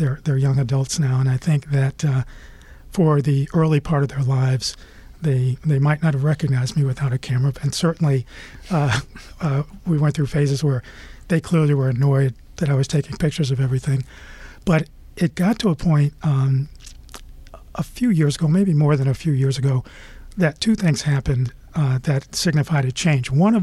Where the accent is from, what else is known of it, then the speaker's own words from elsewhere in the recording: Chicago, Illinois, United States; I mean, like I said, I grew up in Chicago.